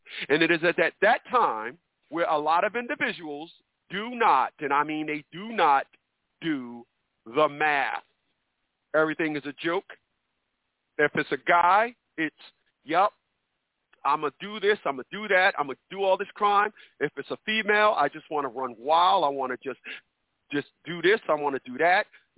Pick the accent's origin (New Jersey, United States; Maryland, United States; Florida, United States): New Jersey, United States; Newark; Because what I see in the community where I'm from, and I'm from Newark, New Jersey, I want to be clear, I'm not talking about where you're from, I'm talking about where I'm from.